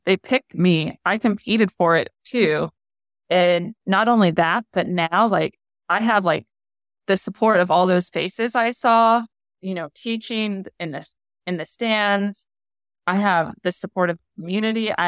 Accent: United States; successful here in the United States with what I was good at as an American. I can't change who I am and how I grew up

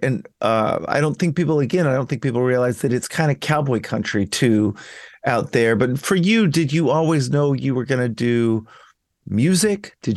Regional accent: Dallas, Texas, United States; I mean, I grew up in the South in Texas, and we used to go spend the summers in Brainerd.

